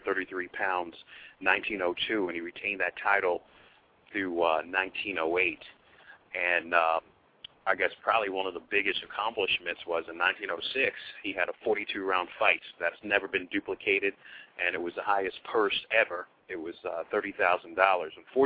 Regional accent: Baltimore, Maryland, United States; from Baltimore, amateur historian

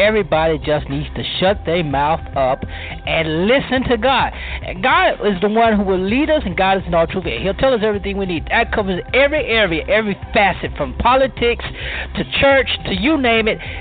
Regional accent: Louisiana, United States; I'm hailing from Cajun Land, USA

